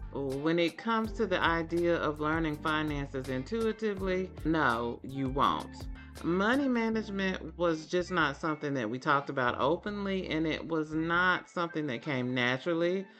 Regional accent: Deep South, United States; I am Black, African American, FBA, whatever your preference is. I'm from the Deep South, and I was taught vote blue no matter who.

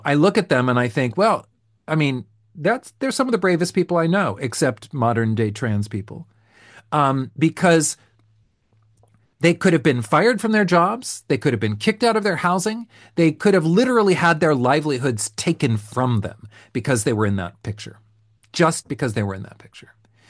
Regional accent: California, United States; I'm from California.

